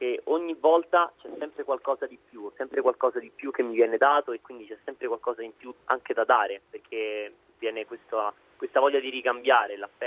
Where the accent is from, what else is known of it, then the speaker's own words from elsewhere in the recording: Rome, Lazio, Italy; io sono di Roma, eppure ci sentiamo continuamente, chiediamo, ci interessiamo dell'altro